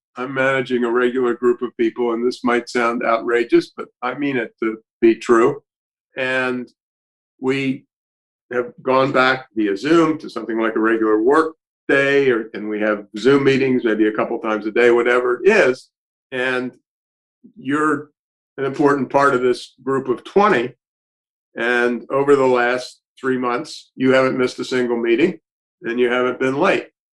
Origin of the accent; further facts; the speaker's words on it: Annapolis, Maryland, United States; also born or lived in Baltimore; I grew up near Annapolis, Maryland. I was an only child. I was born on the 7th of November, 1942, at the University of Maryland Hospital in Baltimore, Maryland.